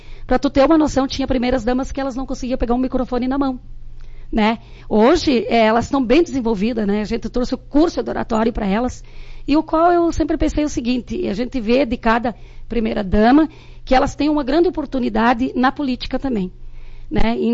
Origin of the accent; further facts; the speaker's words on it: Lagoa Vermelha, Rio Grande do Sul, Brazil; born there; eu vim de uma família muito humilde, meus pais tiveram 10 irmãos, né? Então, inclusive, eu nasci aqui em Lagoa Vermelha